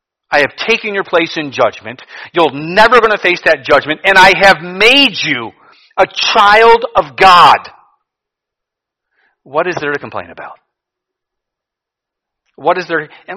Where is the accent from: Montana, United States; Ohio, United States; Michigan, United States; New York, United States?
Ohio, United States; Cleveland; I grew up in Cleveland. I was never thinking one day, hey, I want to go live in the jungle.